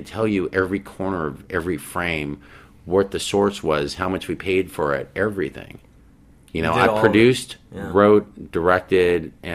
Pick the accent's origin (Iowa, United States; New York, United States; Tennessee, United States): New York, United States; Because we're from New York originally